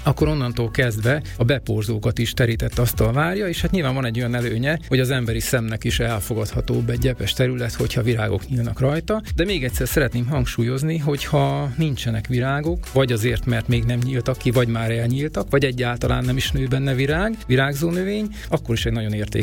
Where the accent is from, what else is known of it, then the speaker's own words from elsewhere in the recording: Debrecen, Hajdú-Bihar, Hungary; Én Debrecen egyik lakótelepén nőttem fel, és a 80-as, 90-es években emlékszek rá